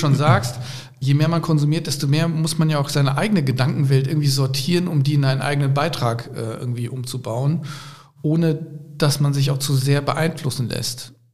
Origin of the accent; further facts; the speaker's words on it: Lower Saxony, Germany; now in Cologne, Germany; Und ich komm aus Ostfriesland, ich komme von einer 5.500 Seelendorf.